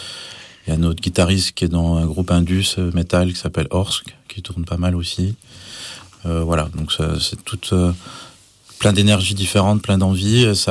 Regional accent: Montbéliard, Bourgogne-Franche-Comté, France; moi je suis le seul qui n'est pas de Besançon même. Je viens de Montbéliard, une petite ville à une heure de Besançon, au nord.

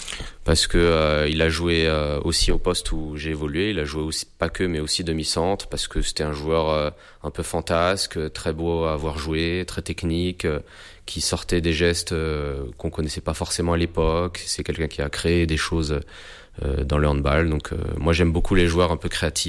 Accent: Ivry-sur-Seine, Île-de-France, France; j'ai grandi à Ivry, je suis né à Ivry, voilà, ma famille est ivrienne depuis très longtemps

